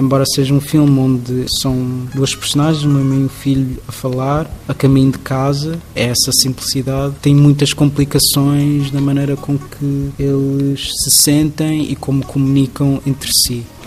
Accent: Portugal; Eu sou português, eu nasci cá, mas também sou guineense e também sou cabo-verdiano. E sou essas duas coisas totalmente. Às vezes um dia sou mais português, outros dias eu falo muito crioulo

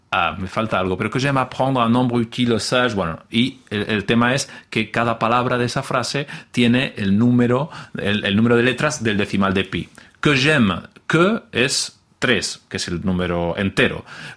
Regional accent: Catalonia, Spain; tampoco sé si porque soy catalán, aunque sin duda la lengua ayuda, ¿no?

